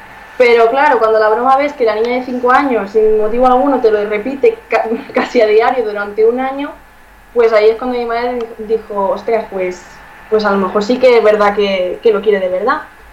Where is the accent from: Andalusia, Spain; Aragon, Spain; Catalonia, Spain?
Catalonia, Spain; recibo mucho apoyo, de España también, y por supuesto de Cataluña, ¿no?, porque de aquí soy